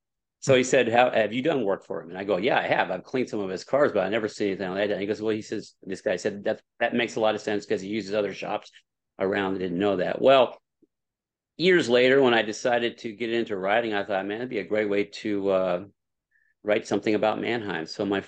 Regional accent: Sheridan, Wyoming, United States; He was a deputy in Sheridan, Wyoming, which was my hometown back in the 1970s.

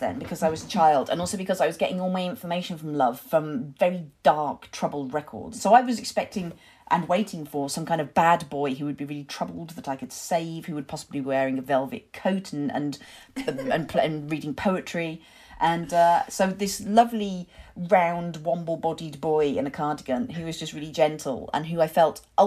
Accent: Wolverhampton, West Midlands, United Kingdom; we were both in the Midlands. He's from Birmingham, I'm from Wolverhampton.

